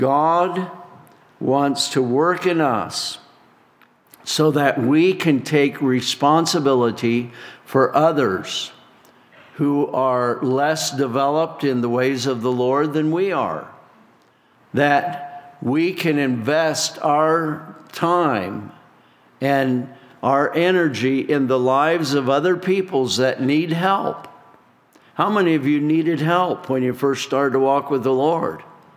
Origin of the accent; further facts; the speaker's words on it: Iowa, United States; You know, I came from Iowa to go to Bible school many years ago, and Iowa doesn't have many big cities. We specialize in cornfields and bean fields.